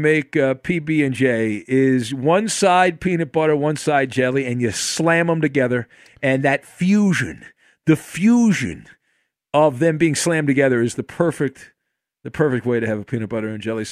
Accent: California, United States; I grew up in Orange County, so we went to the missions, like Mission San Juan Capistrano.

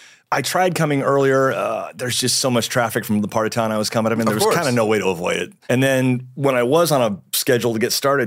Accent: San Diego, California, United States; So I grew up in San Diego, and my parents told me from a very early age that I was adopted at birth.

